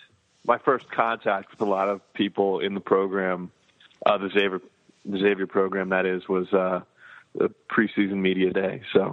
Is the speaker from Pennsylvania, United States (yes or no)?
yes; Philadelphia, Pennsylvania, United States; now in Cincinnati, United States; I'm from Philadelphia originally. Hopefully people, your listeners, can forgive me for that. I've been in Cincinnati for about 26, 27 months now.